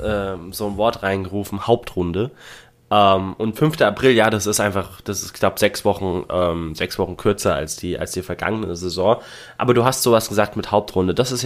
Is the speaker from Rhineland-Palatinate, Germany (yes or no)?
yes; Mainz, Rhineland-Palatinate, Germany; freut mich natürlich als Mainzer Bub besonders.